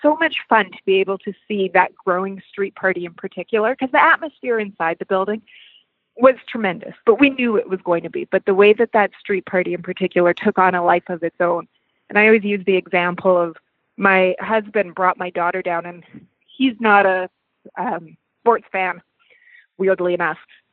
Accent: Winnipeg, Manitoba, Canada; but I'm from Winnipeg having grown up here as well.

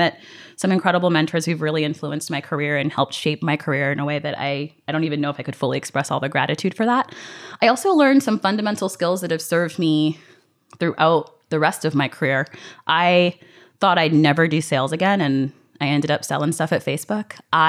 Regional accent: Chesapeake, Virginia, United States; So I grew up in Chesapeake, Virginia. Both of my parents are from Zimbabwe, which is a small country just north of South Africa.

